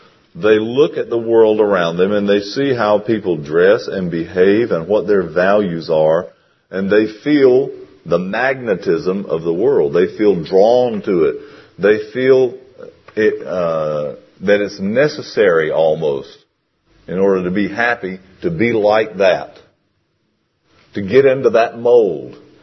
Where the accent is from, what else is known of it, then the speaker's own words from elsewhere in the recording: North Carolina, United States; Three teenage boys growing up in North Carolina.